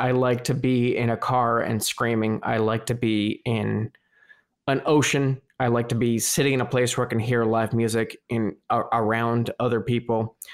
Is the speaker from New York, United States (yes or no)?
no; New Jersey, United States; I grew up obviously in New Jersey, and like East Coast summer ocean is it like warms up, but Maine, it just stays cold.